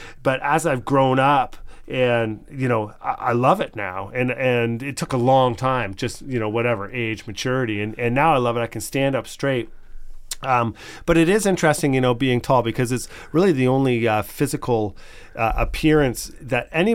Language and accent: English; Burlington, Ontario, Canada; came from a Dutch upbringing, so things were Dutch. We had, like, Dutch traditions, and, you know, I was raised in Burlington, Ontario